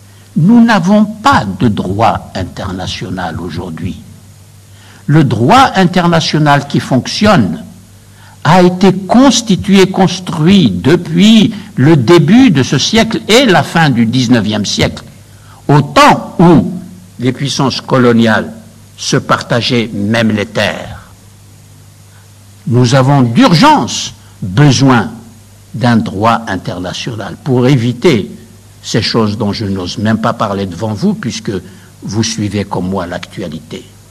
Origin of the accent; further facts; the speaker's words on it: Kabylie, Algeria; Je suis originaire de cette partie de l'Algérie que l'on appelle la Kabylie.